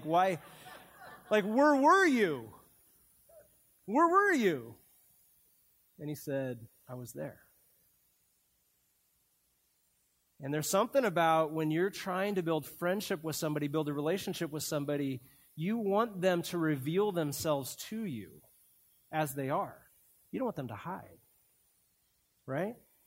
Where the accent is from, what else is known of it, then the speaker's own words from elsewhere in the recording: Colorado, United States; born there; also born or lived in Montana; So I was born in Colorado, and when the fall hits and you start seeing the cold air, it's amazing.